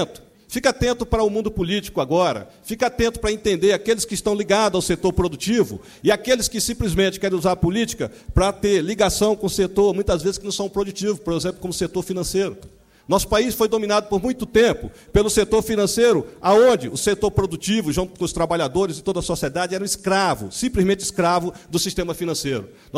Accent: Piripiri, Piauí, Brazil; eu sou nordestino da megalópolis cidade de Piripiri, no Piauí

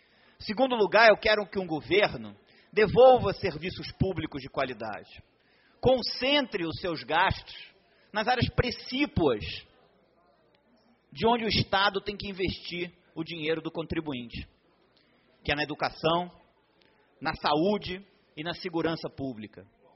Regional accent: Brasília, Federal District, Brazil; Eu não nasci em Brasília, mas posso dizer que, infelizmente, vim para cá pequeno, com 9 anos de idade. Meu pai era um oficial da Marinha e veio transferido para o Distrito Federal.

